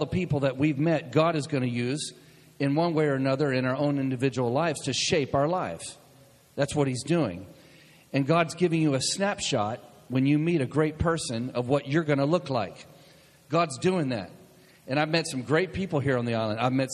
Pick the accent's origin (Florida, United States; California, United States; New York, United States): Florida, United States; I grew up in Florida, just a few miles from where all of that went down.